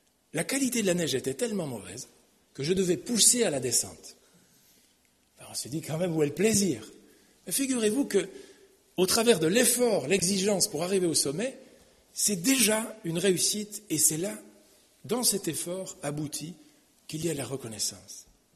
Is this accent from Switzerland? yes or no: yes; Switzerland; je suis suisse d'origine, hein, c'est pour ça que l'accent méridional, vous ne l'avez pas trop eu.